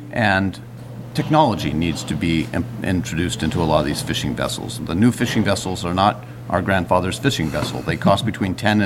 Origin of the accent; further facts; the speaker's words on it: Washington, United States; I grew up in the Hood Canal School District and went to school on the Skokomish Reservation.